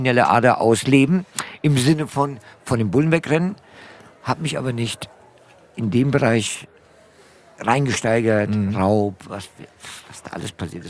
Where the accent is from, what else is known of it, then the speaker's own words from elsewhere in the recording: Frankfurt, Hesse, Germany; ich war aus Bornheim